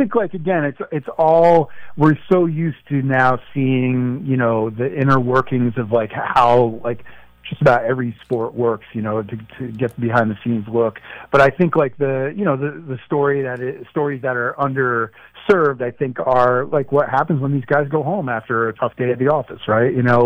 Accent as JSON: {"language": "English", "region": "New Jersey", "country": "United States", "tie": "born or raised there", "lives_now": "Philadelphia, United States", "said": "I grew up in North Jersey, and my father was a huge Jets fan. I wasn't much of a Jets fan growing up, and then I ended up moving to Philadelphia in 93"}